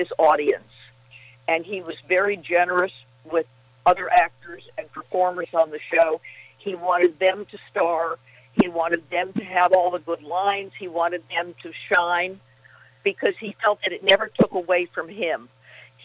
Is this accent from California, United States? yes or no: yes; Hollywood, California, United States; And I did a whole lecture series about growing up in Hollywood.